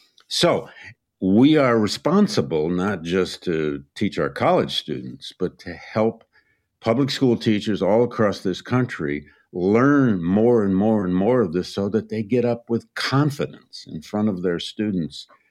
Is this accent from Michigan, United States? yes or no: yes; Flint, Michigan, United States; I grew up in Flint, Michigan, a similar place.